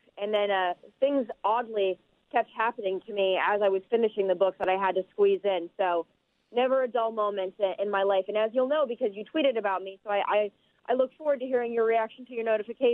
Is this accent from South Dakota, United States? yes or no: yes; South Dakota, United States; Well, for me, growing up in South Dakota, you know, the conservative state with conservative people in that were just very blue-collar, hard-working family.